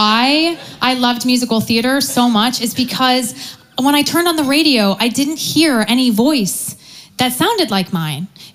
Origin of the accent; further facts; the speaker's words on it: New Jersey, United States; So I grew up in New Jersey, obsessed with musical theater.